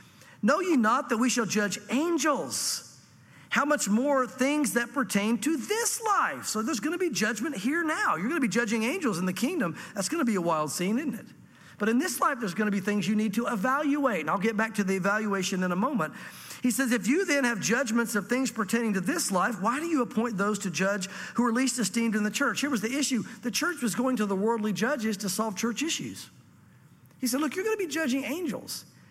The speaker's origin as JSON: {"language": "English", "region": "the South", "country": "United States", "tie": "born or raised there", "said": "again, growing up in the South, there's a lot of things we didn't even realize that we've put in us from the South"}